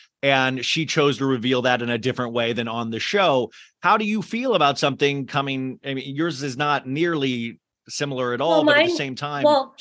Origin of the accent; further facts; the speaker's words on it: Scottsdale, Arizona, United States; I want to see, my parents live in Gilbert. I grew up in Scottsdale.